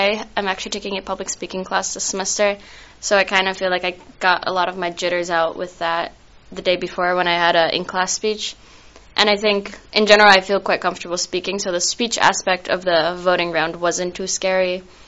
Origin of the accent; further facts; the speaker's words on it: Hilversum, North Holland, Netherlands; I'm from the Netherlands, also from a small town called Hilversum.